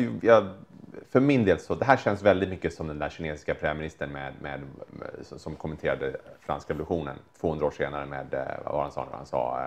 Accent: Stockholm, Stockholm County, Sweden; det är inte så att jag känner någon rädsla som stockholmare.

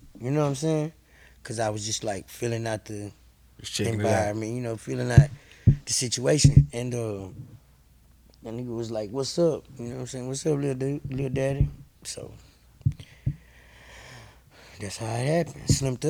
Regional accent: Texas, United States; I'm from Rosewood. Homestead, my block.

